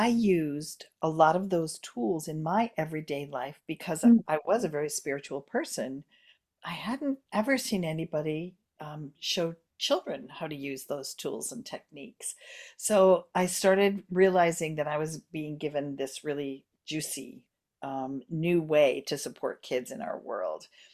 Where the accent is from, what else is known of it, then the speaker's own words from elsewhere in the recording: Maine, United States; needed to move back to my hometown in Maine and live with my parents for quite a few years